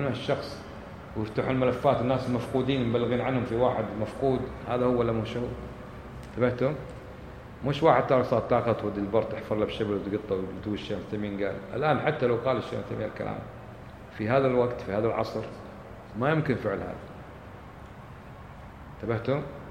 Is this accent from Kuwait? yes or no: yes; Kuwait; أنا كنت أدرس عند الشيخ السعودي وأنا كويتي